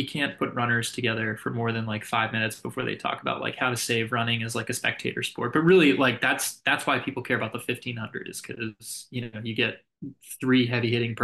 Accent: Wellesley, Massachusetts, United States; also born or lived in Boston; I was born in Boston, and then I grew up in I spent like the first 10 years of my life in Wellesley.

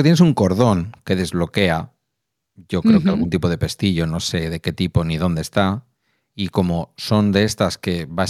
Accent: Basque Country, Spain; como somos vascos y vascas, y como aquí hay gente que va en furgoneta camperizada a trabajar

